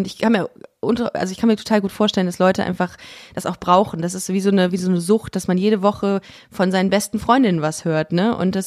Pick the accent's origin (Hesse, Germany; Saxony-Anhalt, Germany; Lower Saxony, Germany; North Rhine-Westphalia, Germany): North Rhine-Westphalia, Germany; Düsseldorf; now in Cologne, Germany; auf jeden Fall aus Düsseldorf und bin jetzt nach Köln gezogen vor 6 Jahren, glaube ich, und verschweige aber meine Identität hier in Köln. Also, dass ich quasi aus Düsseldorf komme.